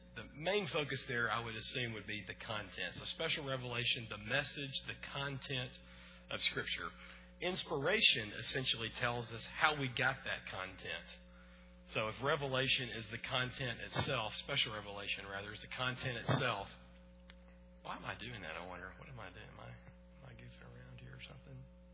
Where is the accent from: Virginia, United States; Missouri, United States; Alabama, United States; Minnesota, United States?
Alabama, United States; because even though I'm from Alabama, I can count.